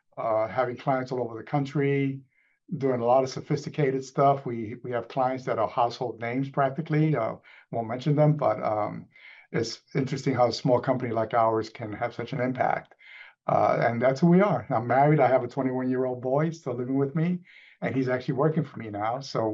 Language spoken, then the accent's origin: English; New York City, New York, United States; I'm originally from New York City, went to Pace University, and then moved to the Philadelphia region